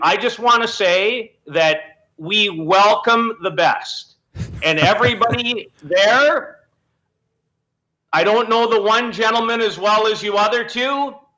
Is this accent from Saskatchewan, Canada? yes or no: yes; Saskatchewan, Canada; growing up in Saskatchewan and playing street hockey